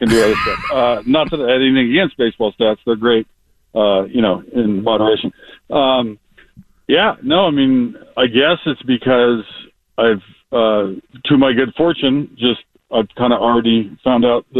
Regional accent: Kent, Washington, United States; also born or lived in Tacoma / Federal Way / Normandy Park; I was born in Tacoma at St. Joe's, lived in Federal Way, lived in Normandy Park, and then the main place I consider where I grew up was on Star Lake, Kent, Washington

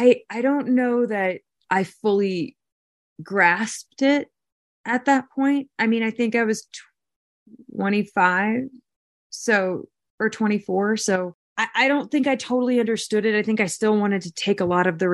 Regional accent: Texas, United States; 'cause I'm from Texas, is very, you know, religious state.

